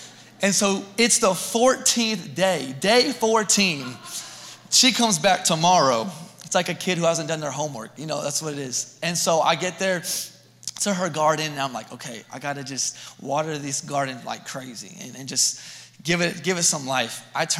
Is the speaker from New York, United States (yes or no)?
no; Texas, United States; And just to remind you, I'm from Texas. So if it's 60 degrees, it's like we've got two jackets on. It's really cold. Our summers, no kidding, can reach 110, 120.